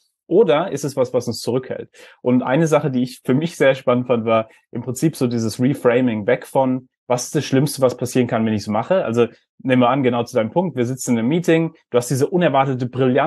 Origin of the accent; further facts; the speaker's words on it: Germany; ich bin ja auch in Deutschland aufgewachsen